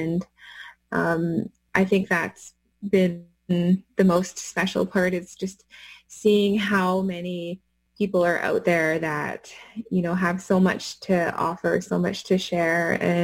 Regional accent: British Columbia, Canada; I am from the Sartlip Nation on my dad's side, which is a part of the Saanich Nation on the southern tip of Vancouver Island.

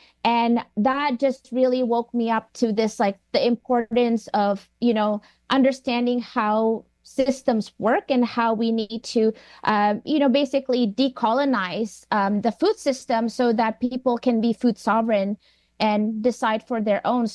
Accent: Indonesia; born or raised there

